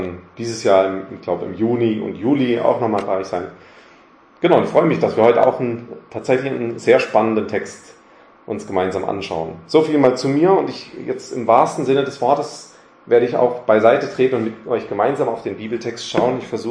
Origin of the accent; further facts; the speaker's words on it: Karlsruhe, Baden-Württemberg, Germany; Ich bin in Karlsruhe aufgewachsen, also ein Badenser, der Feind quasi, aber habe eine Schwäbin geheiratet.